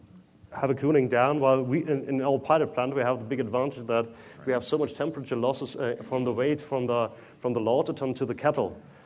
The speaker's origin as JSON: {"language": "English", "country": "Germany", "said": "I'm from Germany, and normally in Germany we have the tendency for over-engineering."}